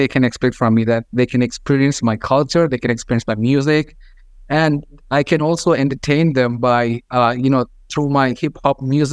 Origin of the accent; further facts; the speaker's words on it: India; first language Malayalam; English is a second language; So my music is a mixture of two languages, my mother tongue and English. Mother tongue is Malayalam.